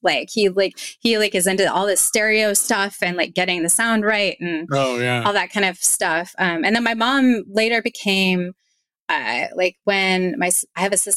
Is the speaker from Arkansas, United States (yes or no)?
yes; Fayetteville, Arkansas, United States; also born or lived in New York; I grew up in Fayetteville, Arkansas, and at some point I did move to New York